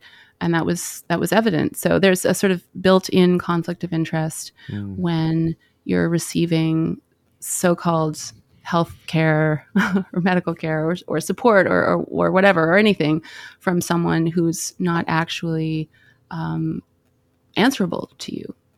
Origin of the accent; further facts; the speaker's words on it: Vancouver, British Columbia, Canada; born there; Yes, yes, I was born in Vancouver.